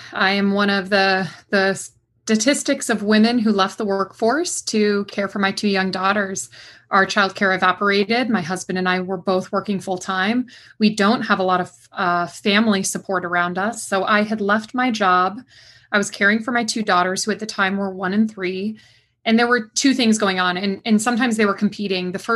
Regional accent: West Coast, United States; now in Durham, United States; here based in Durham, North Carolina, where we are enjoying an unbelievably hot and muggy summer. I'm from the West Coast originally, so I love the dry heat.

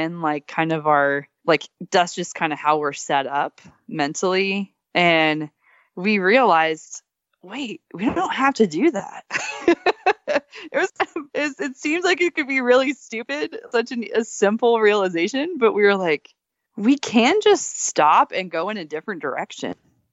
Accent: Texas, United States; I mean, I grew up in Texas, but I clearly thrive in the cold.

